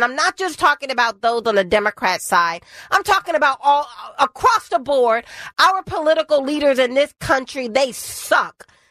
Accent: Deep South, United States; I grew up in the Deep South. I have the blood of slaves coursing through my veins.

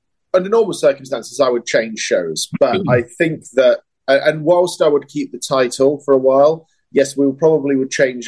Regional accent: England, United Kingdom; Funnily enough, I hardly ever work in England. I seem to spend more of my time working abroad than I do in my home country.

